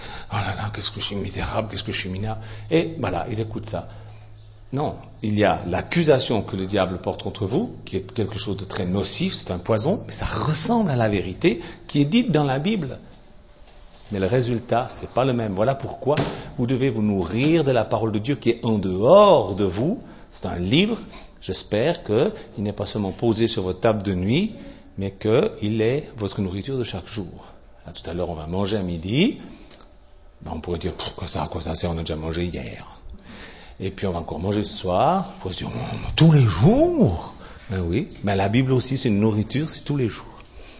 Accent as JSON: {"language": "French", "country": "Switzerland", "said": "Je dis ça, je m'en fous, je suis suisse, c'est pas moi qui ai voté."}